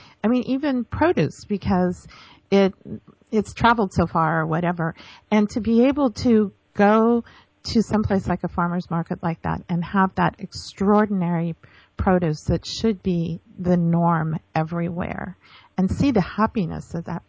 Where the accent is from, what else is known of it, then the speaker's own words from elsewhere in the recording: Oakland, California, United States; born there; I used to live in the San Francisco Bay Area. I was born in Oakland, California, and I've spent a lot of time there.